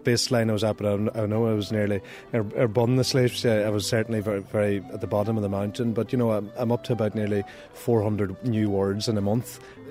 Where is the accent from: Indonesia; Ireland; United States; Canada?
Ireland; as an Irish person